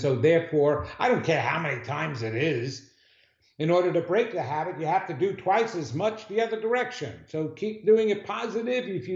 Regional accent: New York, United States; If you're a New Yorker, you've got a lot of trouble. I'm a New Yorker.

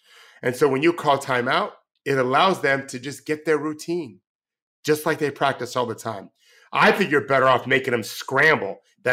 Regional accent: Indiana, United States; They were friends. We're from Indiana.

